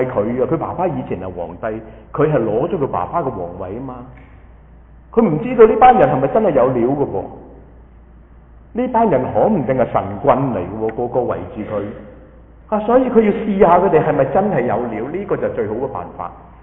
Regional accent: Hong Kong; 我哋香港人講話老鼠拉龜，冇定埋手

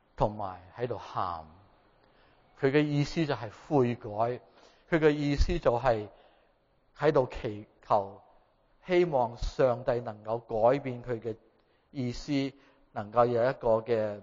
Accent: China; 我哋冇一个人，我哋中国人，我哋冇一个人会话咩坐喺地下嘅

